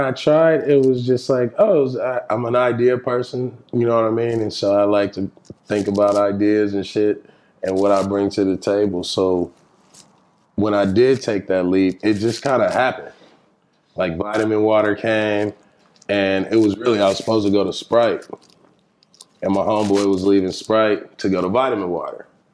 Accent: Los Angeles, California, United States; People think I'm from Compton, but I'm not from Compton. I'm from South Central. Borderline Watts, east side of the 110.

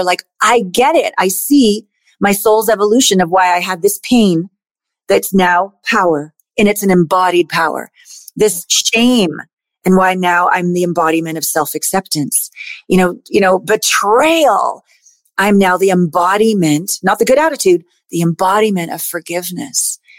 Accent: Canada; I'm Canadian

